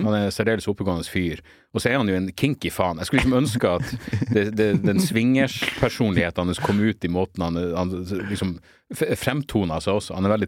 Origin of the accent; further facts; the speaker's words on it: Narvik, Nordland, Norway; Jeg var jo oppe i Narvik, der jeg er ifra